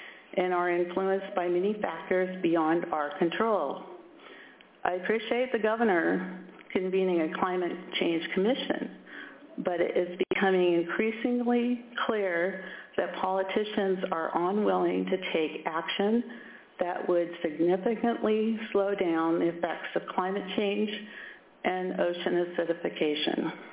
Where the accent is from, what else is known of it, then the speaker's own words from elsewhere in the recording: Sitka, Alaska, United States; I grew up in Sitka, and my earliest memories revolve around salmon.